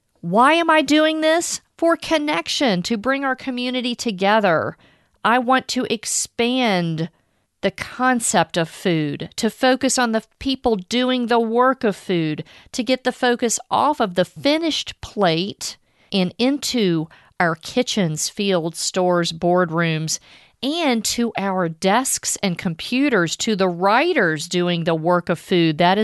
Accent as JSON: {"language": "English", "town": "Richmond", "region": "Virginia", "country": "United States", "tie": "born or raised there", "said": "I'm thinking of all the lovely local bookstores that I used to visit when I grew up in Richmond."}